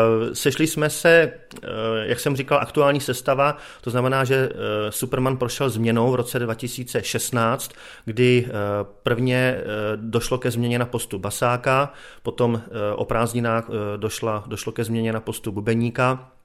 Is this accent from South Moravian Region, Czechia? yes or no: yes; Brno, South Moravian Region, Czechia; jsme Brňáci